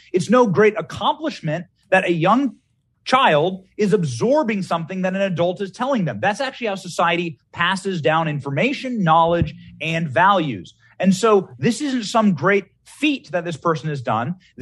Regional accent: Iowa, United States; Well, Tucker Carlson is in Iowa, so I'm from Iowa

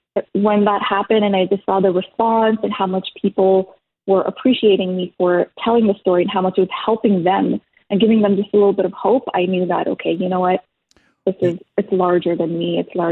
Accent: Toronto, Ontario, Canada; I was raised in Toronto. I had different ideas, ideologies, like everything, the way that I was brought up, my mindset was so different versus somebody that's born in Pakistan.

